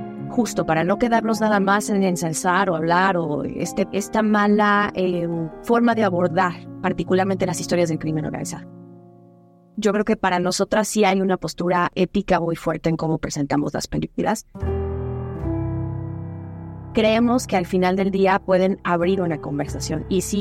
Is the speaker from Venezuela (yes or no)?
no; Mexico; donde uno como mexicano se pregunta ¿qué podemos hacer después de esto?